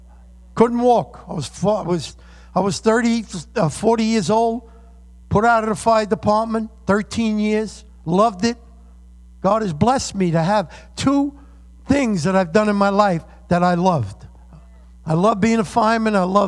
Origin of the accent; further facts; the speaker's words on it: New York, United States; now in California, United States; See, I'm a New Yorker by heart. My body may be in California, but my heart's here.